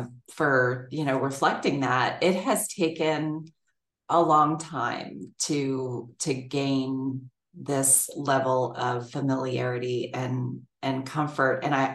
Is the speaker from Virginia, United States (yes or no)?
yes; Alexandria, Virginia, United States; now in Shepherdstown, United States; And I grew up in Alexandria, Virginia. So it was a lot of like suburbs and a lot of friends, a lot of folks that my family was connected to, but I always kind of craved a smaller town existence.